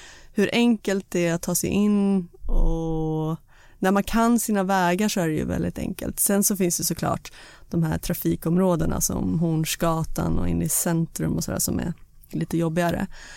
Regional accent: Stockholm, Stockholm County, Sweden; Ja, så jag har inte varit ledig i min hemstad. Så att bara gå runt i Stockholm

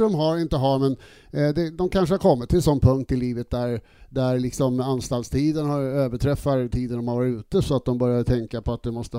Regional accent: Skåne, Sweden; now in Stockholm, Sweden; Och sen så var jag liksom tjock och fet och jag var skåning. Mm. Kom till Stockholm liksom och blev retad och så.

